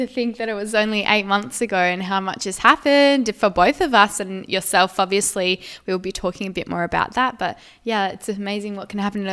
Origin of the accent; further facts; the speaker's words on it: Australia; for us as, you know, white women who have been born and raised in Australia